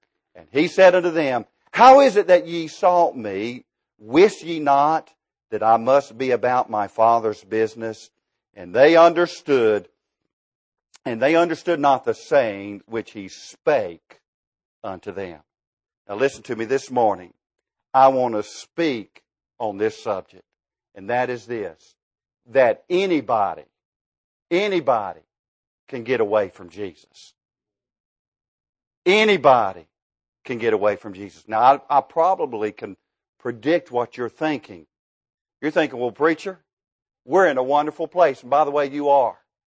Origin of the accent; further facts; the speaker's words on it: Denver, North Carolina, United States; By the way, I am from Denver, North Carolina, not from Waco, at all, but from that of Denver.